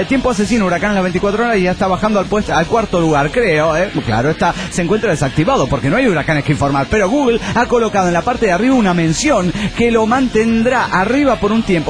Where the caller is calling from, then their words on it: Caracas, Capital District, Venezuela; de Caracas, Venezuela.